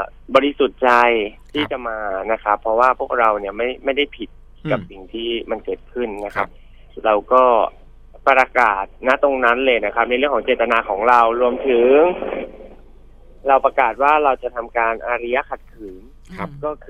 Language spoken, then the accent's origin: Thai; Rayong, Thailand; เพราะผมรู้ข่าวก็เราเป็นคนระยองอะคร